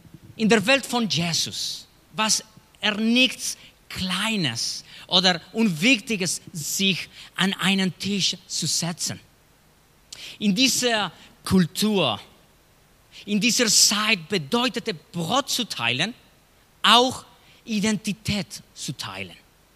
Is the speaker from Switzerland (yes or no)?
no; Chile; German is a second language; moved away as an adult; now in Villingen-Schwenningen, Germany; ich komme aus Chile. Und lebe zusammen mit meiner Familie seit dem Jahr 2024 hier in Deutschland, in Villingen-Schwenningen. Ich lerne noch die Sprache. Deshalb ist mein Akzent manchmal ein bisschen komisch.